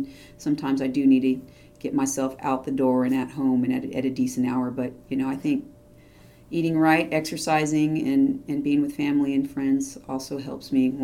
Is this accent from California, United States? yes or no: yes; California, United States; now in Texas, United States; I grew up in California, and we did a lot of outdoor sports. We didn't do a lot of indoor sports.